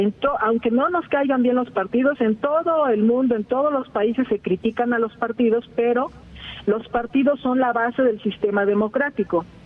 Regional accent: Acapulco, Guerrero, Mexico; bien que estás allá en Acapulco, en mi tierra

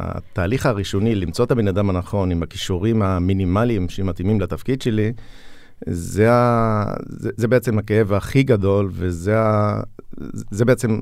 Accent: Julis, Northern District, Israel; מכפר ג'וליס, בן 44

